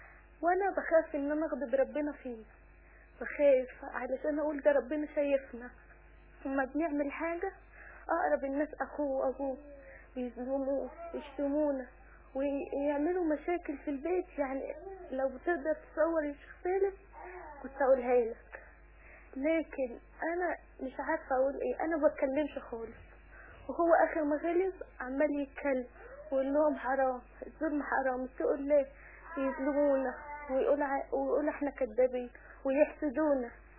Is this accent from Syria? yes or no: no; Cairo, Cairo Governorate, Egypt; أنا من القاهرة